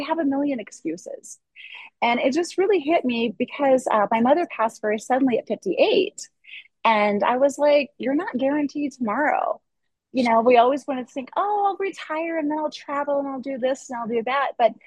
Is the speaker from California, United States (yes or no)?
no; Des Moines, Iowa, United States; Well, I am originally from Des Moines, Iowa. If we want to go that far back, I'm originally from Des Moines, Iowa. So, and I grew up in a very dysfunctional family